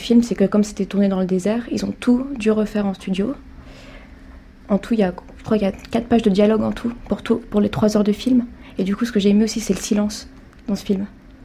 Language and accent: French; Strasbourg, Grand Est, France; j'ai 19 ans, je viens de Strasbourg.